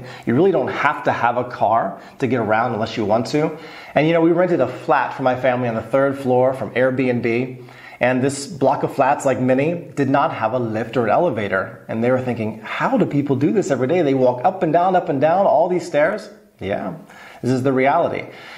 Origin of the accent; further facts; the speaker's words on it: Houston, Texas, United States; now in Poland; We just, growing up in Houston, we weren't big on fish. You know, Tex-Mex, everything else, but fish was a rarity for us.